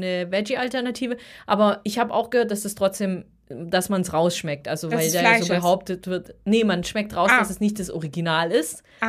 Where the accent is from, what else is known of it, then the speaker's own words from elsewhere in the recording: Naples, Campania, Italy; ich so, nein, ich komme aus Neapel.